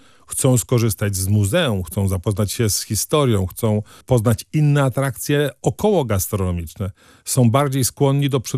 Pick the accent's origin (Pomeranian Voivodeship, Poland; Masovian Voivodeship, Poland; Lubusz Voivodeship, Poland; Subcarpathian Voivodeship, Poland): Pomeranian Voivodeship, Poland; Jestem jako Pomorzanin dumny z tego, że przewodnik wchodzi na Pomorze.